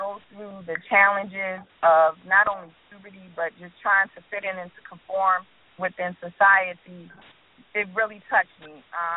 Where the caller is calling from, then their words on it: Galloway, New Jersey, United States; calling from Galloway, New Jersey.